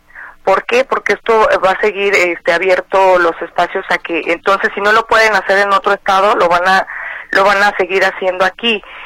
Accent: Jalisco, Mexico; yo creo que también como jaliscienses mexicanos no podemos permitir que se vea a México de esa manera

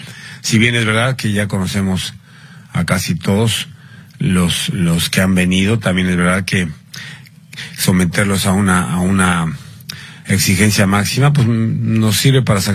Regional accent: Mexico; me llena de orgullo como mexicano

